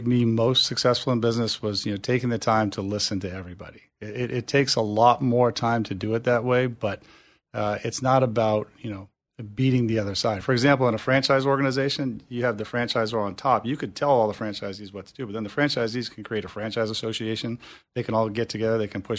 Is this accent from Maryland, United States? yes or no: no; Maine, United States; Well, my motivation for getting in is I'm from Maine. I grew up in Maine.